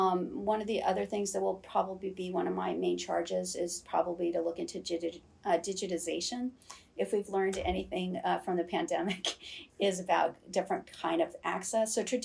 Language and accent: English; Southwest, United States; now in Ithaca, United States; But I am from the Southwest myself, so I'm actually looking forward to being in some sunshine. I'm always cold in Ithaca.